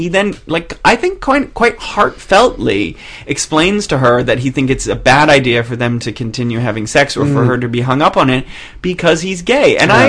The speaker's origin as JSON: {"language": "English", "town": "Boston", "region": "Massachusetts", "country": "United States", "said": "I'm from Boston."}